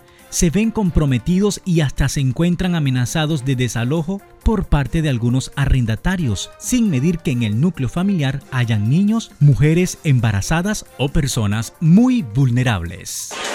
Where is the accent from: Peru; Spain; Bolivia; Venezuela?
Venezuela; now in Colombia; Seamos ejemplos como ciudadanos venezolanos. Marquemos la diferencia y aportemos para esta sociedad colombiana que nos ha abierto las puertas.